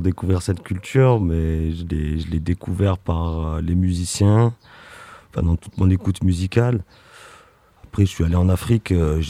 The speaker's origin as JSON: {"language": "French", "town": "Étoile-sur-Rhône", "region": "Auvergne-Rhône-Alpes", "country": "France", "said": "Après moi je suis d'Étoile"}